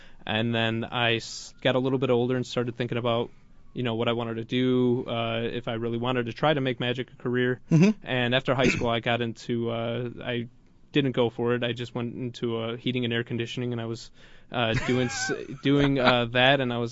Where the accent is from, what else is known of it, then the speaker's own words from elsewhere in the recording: Chicago, Illinois, United States; moved away; Yes, I grew up in Chicago, and I started performing at age 14 in restaurants in Chicago.